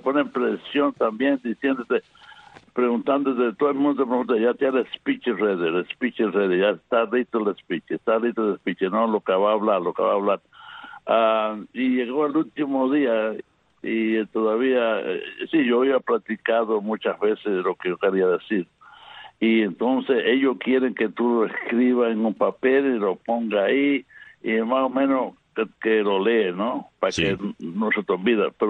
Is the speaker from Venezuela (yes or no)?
no; Cuba; moved away as an adult; now in United States; yo nací en Cuba y me crié en Cuba y me he criado aquí en Estados Unidos, porque hace 62 años